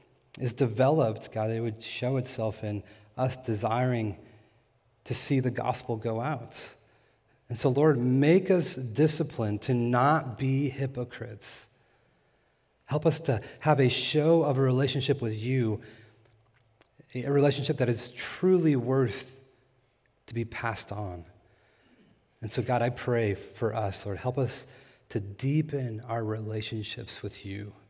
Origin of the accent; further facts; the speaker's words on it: Tehachapi, California, United States; I was visiting friends and family in my hometown of Tehachapi, California.